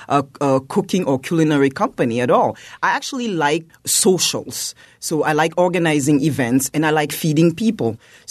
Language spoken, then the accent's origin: English; Cameroon; moved away as an adult; now in Milwaukee, United States; Because I'm originally from Cameroon, as I said earlier, and I moved to Milwaukee about now 14 years ago.